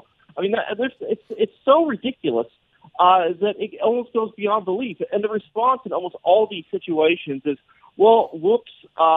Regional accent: California, United States; even though I grew up in the Bay Area, there's no chance I would have ever been able to go to a very exclusive restaurant like French Laundry.

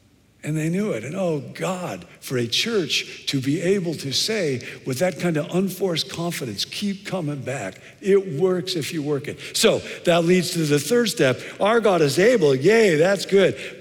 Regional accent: Rockford, Illinois, United States; Years ago, I was back in my hometown, Rockford, Illinois, getting a haircut, and I was in graduate school at the time

